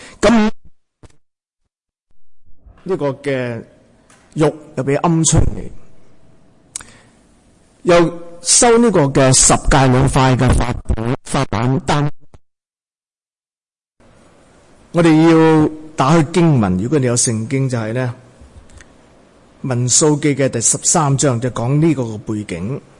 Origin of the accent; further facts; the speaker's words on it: Guangdong, China; 我系广东人啊。我呢个乡咧